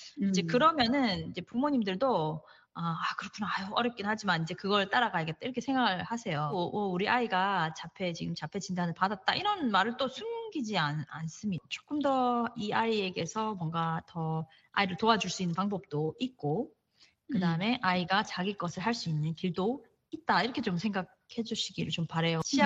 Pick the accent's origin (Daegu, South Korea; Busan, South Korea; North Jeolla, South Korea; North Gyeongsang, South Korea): Daegu, South Korea; 왜냐면 전 대구 사람이거든요. 엄청 춥잖아요.